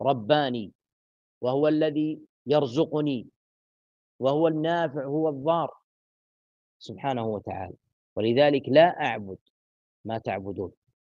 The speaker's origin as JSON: {"language": "Arabic", "country": "Saudi Arabia", "tie": "born or raised there", "said": "فيه ونشأت فيه وأكلت من خيراته وشعرت بالأمن والاطمئنان فيه. ونحن ولله الحمد في بلد عظيم، بلد مبارك، بلادنا المملكة العربية السعودية"}